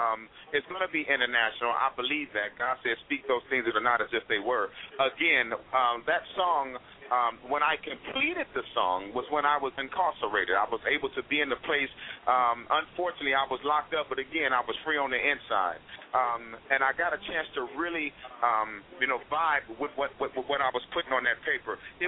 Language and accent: English; California, United States; because I'm from the Bay Area, where we see it all the time.